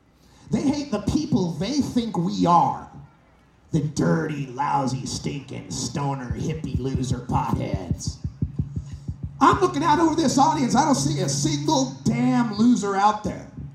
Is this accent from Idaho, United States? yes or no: yes; Idaho, United States; I'm from Idaho. I bet them.